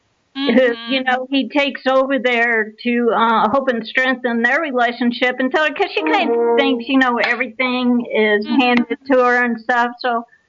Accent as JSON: {"language": "English", "region": "Arizona", "country": "United States", "also_born_or_lived": "California", "said": "Actually no, I'm back and forth. I'm from Arizona and California. So I'm usually like out there half the time and then Arizona half the time because I pretty much grew up here, and I have my horses and horse property and everything in Arizona."}